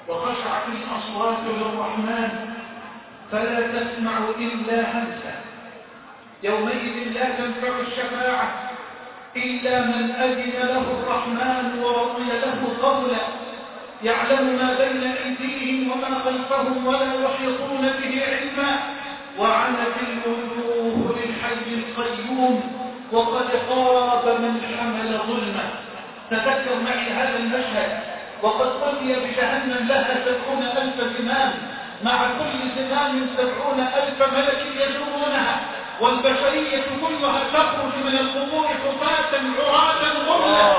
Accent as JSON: {"language": "Arabic", "country": "Egypt", "said": "بلدنا مصر"}